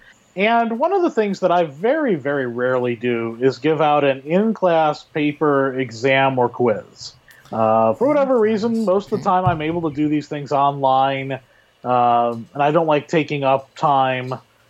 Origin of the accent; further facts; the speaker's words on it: Ohio, United States; And growing up in Ohio, along the shore of Lake Erie, you always knew that whatever way the lake was, it was north